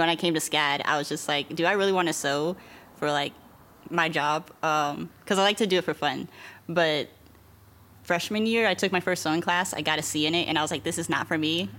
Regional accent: Virginia, United States; also born or lived in Germany / California / Texas; now in Georgia, United States; So I was born in Germany. I lived there for a couple months before going to California. Lived there for a couple years. I mainly grew up in Virginia, but then moved to the great state of Texas as a teenager.

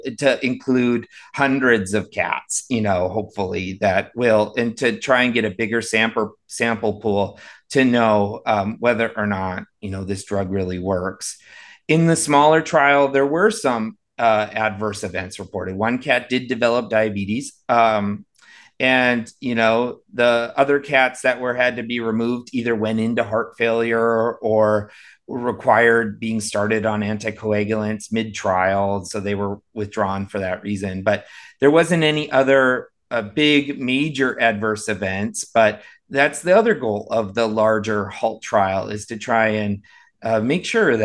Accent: North Dakota, United States; And so like I'm from North Dakota, the closest cardiologist to North Dakota is either in Minneapolis or Colorado.

